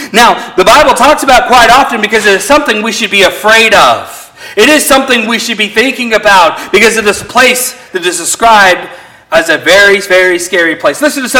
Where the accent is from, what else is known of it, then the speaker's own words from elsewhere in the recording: California, United States; even though I'm from California. We got a lot of goats in California.